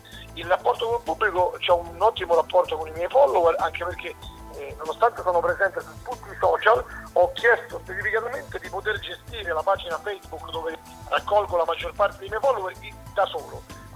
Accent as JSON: {"language": "Italian", "town": "Rome", "region": "Lazio", "country": "Italy", "said": "io sono di Roma, quindi più di 20 anni sono stato spettatore l'estate di questa bellissima kermesse"}